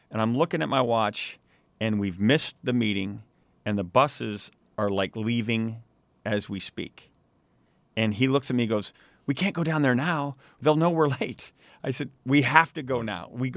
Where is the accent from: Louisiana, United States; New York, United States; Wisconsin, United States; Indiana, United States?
Wisconsin, United States; Madison; born there; I was born in Madison General, there in Madison, Wisconsin, while my dad was in law school back in 1961.